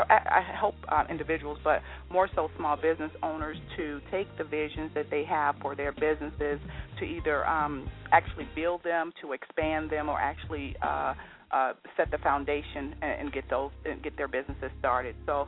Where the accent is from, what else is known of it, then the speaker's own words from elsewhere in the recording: Chicago, Illinois, United States; So we come from Chicago. So my mother and my sisters and my brother, everybody is there.